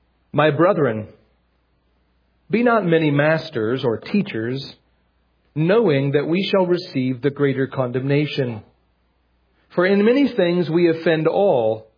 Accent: Astoria, Oregon, United States; I grew up in Astoria, Oregon. And until I was 11 years old, my bedroom overlooked the Columbia River.

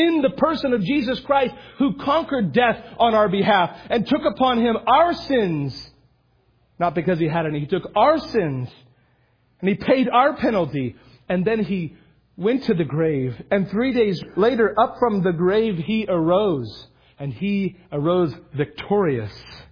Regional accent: Oregon, United States; No, he wasn't talking about Portland. I grew up in Oregon, so they pride themselves in being strange.

